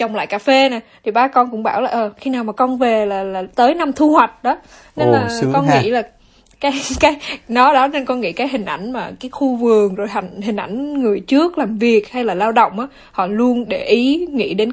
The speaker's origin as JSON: {"language": "Vietnamese", "region": "Central Highlands", "country": "Vietnam", "said": "con là dân Tây Nguyên chính hiệu mà"}